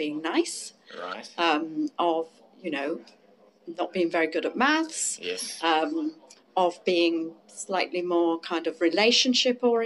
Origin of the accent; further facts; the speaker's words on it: United Kingdom; You know, as a Brit, we suppress that.